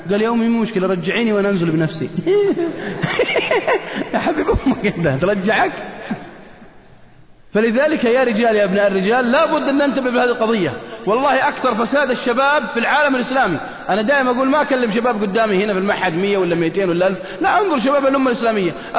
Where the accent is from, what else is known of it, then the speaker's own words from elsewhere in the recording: Al-Qassim, Saudi Arabia; عندنا في القصيم ما يموت، عشر دقائق يمكن يموت